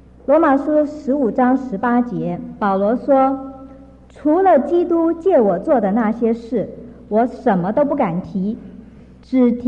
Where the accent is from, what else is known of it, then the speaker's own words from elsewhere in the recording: Taiwan; 我想这个我们从台湾来的人